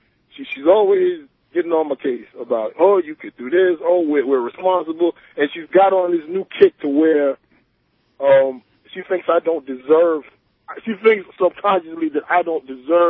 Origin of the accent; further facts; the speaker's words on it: Queens, New York, United States; I'm from Queens.